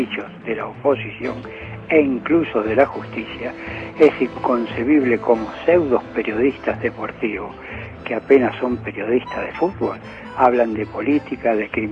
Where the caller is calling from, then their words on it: Buenos Aires, Argentina; de Devoto.